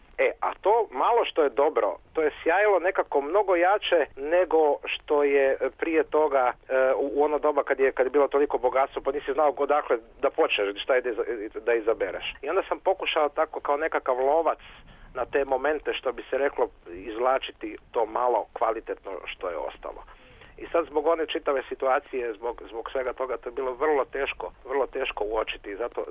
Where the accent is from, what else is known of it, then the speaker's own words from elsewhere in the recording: Croatia; Kod nas u Hrvatskoj tu se dogodilo do apsolutno jednog ograđivanja.